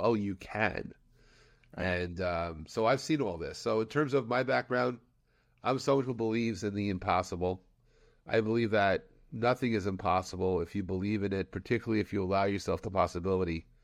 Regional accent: New York City, New York, United States; growing up in New York City, if I called from Queens to Manhattan, it was actually not a free phone call.

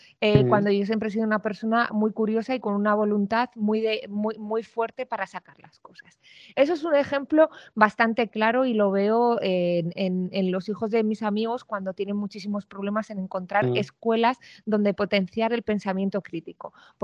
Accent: Valladolid, Castile and León, Spain; also born or lived in Arévalo; yo nací en Valladolid y, bueno, realmente en Arévalo, pero me crié en Valladolid. Es que me gusta mucho decirlo, que yo nací en Arévalo. un pueblo maravilloso.

